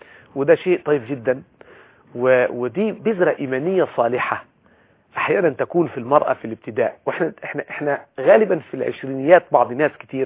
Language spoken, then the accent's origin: Arabic; Egypt; احنا ساعات بعاداتنا كمصريين او كعرب